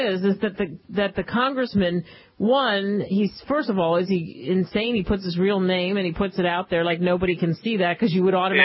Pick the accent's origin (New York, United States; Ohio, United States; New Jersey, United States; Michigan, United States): New York, United States; also born or lived in Pennsylvania; I'm not from Tennessee, no. I am from the East Coast. I grew up in partially New York, and then we moved outside of Philly.